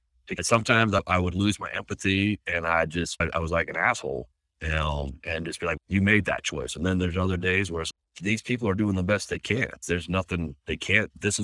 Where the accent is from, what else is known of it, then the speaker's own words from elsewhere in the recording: Washington, United States; now in Salt Lake City, United States; I grew up in Washington State in a little farm town and moved here.